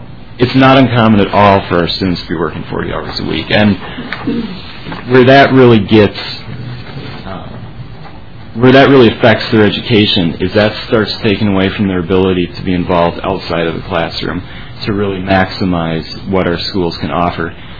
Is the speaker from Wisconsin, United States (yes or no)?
yes; Wisconsin, United States; I'm from Wisconsin, but if I were in Minnesota, I would probably fall outside the requirements of receiving the state grant.